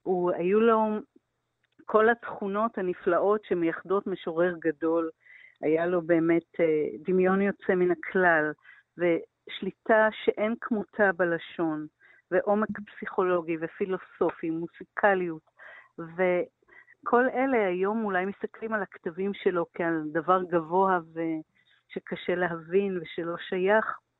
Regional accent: Sha'ar HaGolan, Northern District, Israel; born there; אני ילידת קיבוץ שער הגולן, ואנחנו היינו באים אליהם לתל אביב לחופשות

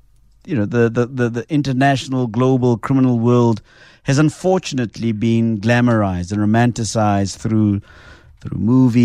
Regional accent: Mamelodi, Gauteng, South Africa; I come from Mamelodi

